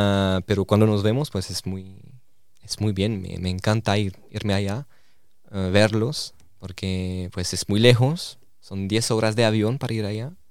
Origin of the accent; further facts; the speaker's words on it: France; Spanish is a second language; soy francés, soy de Francia.